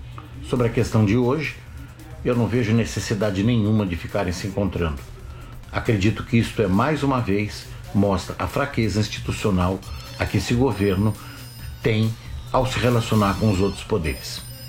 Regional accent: São Paulo, Brazil; sou de São Paulo.

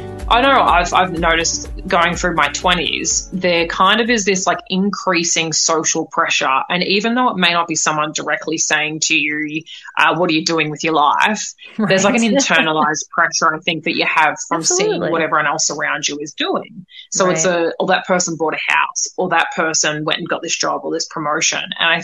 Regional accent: Australia; now in United States; I'm in the States at the moment, I grew up in Australia

